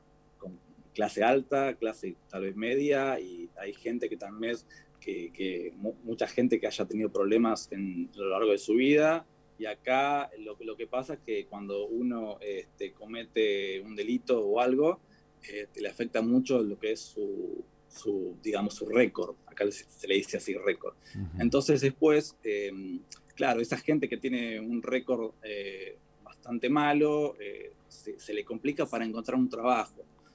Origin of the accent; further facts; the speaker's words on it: Argentina; moved away; yo cuando le digo que soy de Argentina